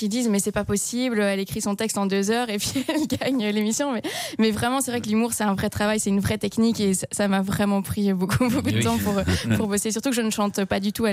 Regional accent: Belgium; quand j'arrive en France et que je dis que je suis belge

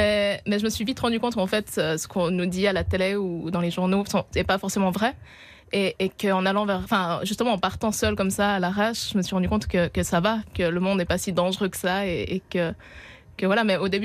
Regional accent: Lausanne, Vaud, Switzerland; je suis partie de Suisse parce que je viens de Lausanne

